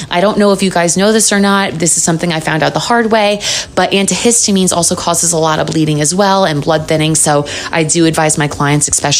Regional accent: New York, United States; that's definitely like in my nature being a New Yorker. We keep it real up in here.

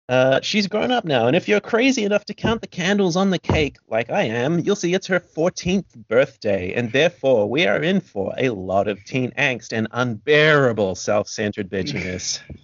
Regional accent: New Zealand; accent: New Zealand; if you're having trouble understanding my New Zealand accent, just ask me to repeat something.

